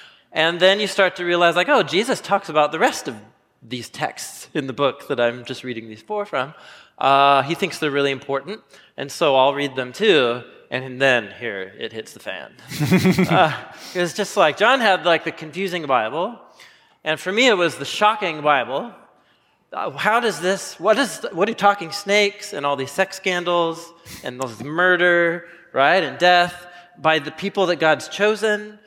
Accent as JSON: {"language": "English", "town": "Portland", "region": "Oregon", "country": "United States", "tie": "born or raised there", "said": "I grew up in Portland, Oregon."}